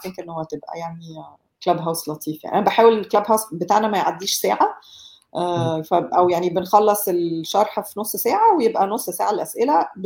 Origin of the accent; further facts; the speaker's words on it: Minya, Minya Governorate, Egypt; انا ست، انا من المنيا برضو، ست فلاحة،